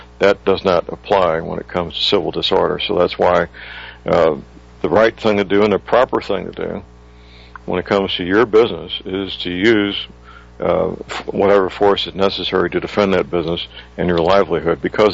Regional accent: St. Louis, Missouri, United States; Well, over the weekend in my hometown, St. Louis, Missouri

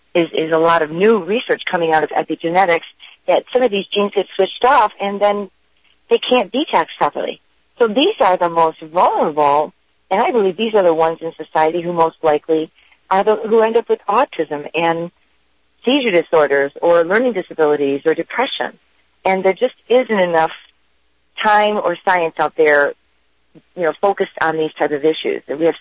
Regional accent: Michigan, United States; I know that I came from Michigan, and we have these wonderful Michigan cherries. In fact, I think we grow more cherries in Michigan where I was living than anywhere.

